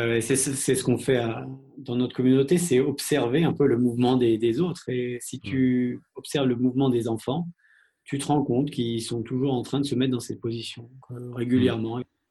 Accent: France; j'essaie de développer notre activité en Europe et aussi bien sûr en France parce que je suis français.

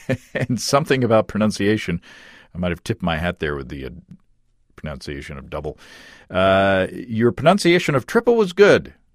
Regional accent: Arkansas, United States; See, I'm from Arkansas.

